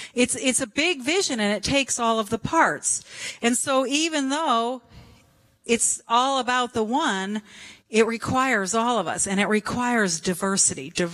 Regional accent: Colorado, United States; I'm from Colorado. I know how to build a fire.

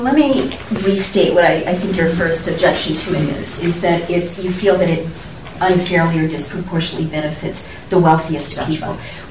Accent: New Haven, Connecticut, United States; She represents New Haven, once my hometown, and she's done that for 27 years.

